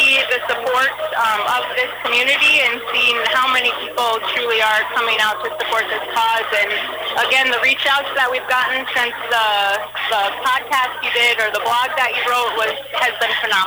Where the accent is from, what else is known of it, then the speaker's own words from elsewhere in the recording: Camby, South Dakota, United States; now in Sioux Falls, United States; I'm originally from Camby. … I'm a 2006 graduate of Camby High School.